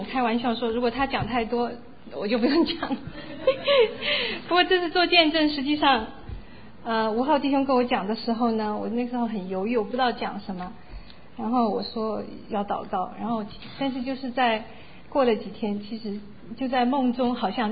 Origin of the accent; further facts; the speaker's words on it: Kunming, Yunnan, China; 我是在云南昆明长大的，因为我父母是外省就是说支边去的，所以从小在那个环境里边长大呢，因为好像家里讲的语言也跟当地不太一样